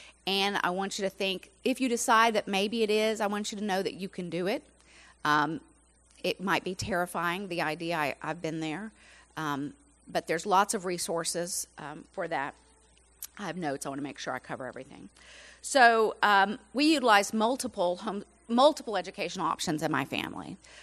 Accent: Louisiana, United States; moved away as an adult; now in Georgia, United States; Little background about myself. I was raised in Louisiana. Can I say go Tigers? I moved to Georgia in 1994.

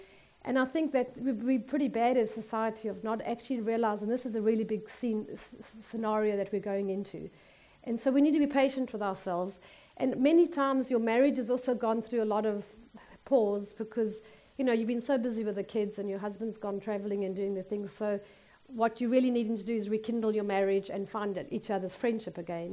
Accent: South Africa; moved away as an adult; now in United States; I was raised in South Africa, but I've been here almost 24 years. So my parenting has mostly happened here. So even though the accent is not that southern, I am fully American.

